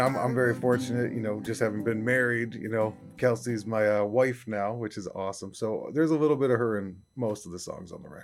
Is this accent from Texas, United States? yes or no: no; New York, United States; But I'd say that from my hometown, I grew up maybe 4 miles away from … Midnight Ramble.